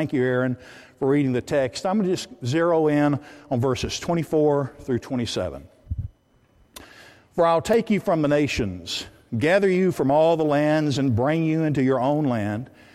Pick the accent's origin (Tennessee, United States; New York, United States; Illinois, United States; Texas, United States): Tennessee, United States; Nashville; Well, I grew up in Nashville, Tennessee. That's the capital of what? The capital of Tennessee